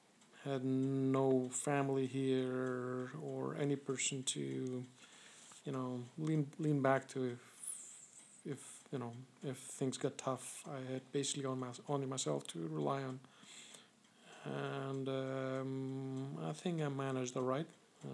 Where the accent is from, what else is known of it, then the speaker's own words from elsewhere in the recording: Greece; moved away as an adult; now in United States; as I was growing up in Greece, I went through their educational system there, and which was a good one, and I went actually through college there.